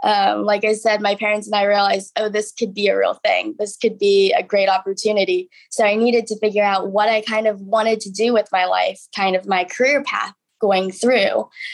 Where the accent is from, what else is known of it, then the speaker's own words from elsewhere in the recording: Charlotte, North Carolina, United States; So we lived outside of Charlotte, but I like to say Charlotte just because most people can recognize that city, especially now that it's become such a booming metropolis.